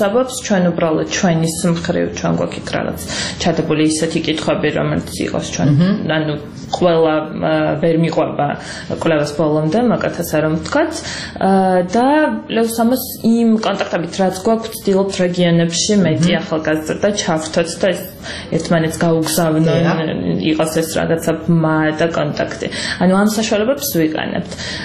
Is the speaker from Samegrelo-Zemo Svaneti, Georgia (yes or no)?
yes; Zugdidi, Samegrelo-Zemo Svaneti, Georgia; რაც იყო ზუგდიდში და სადაც მე თვითონ ზუგდიდელი ვარ